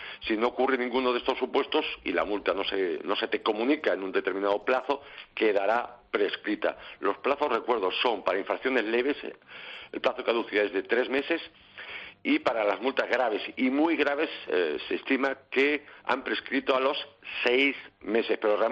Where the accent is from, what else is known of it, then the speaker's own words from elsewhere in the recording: Galicia, Spain; soy gallego